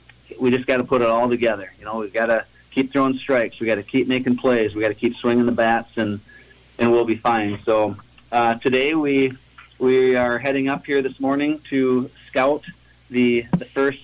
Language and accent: English; Minnesota, United States; I know it's my hometown where I grew up.